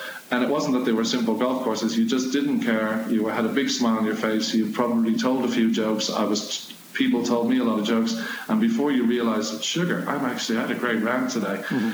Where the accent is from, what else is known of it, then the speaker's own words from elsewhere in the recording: Dublin, Leinster, Ireland; I'm from Dublin, yeah, originally. So I think it maybe just came from my family, from being younger.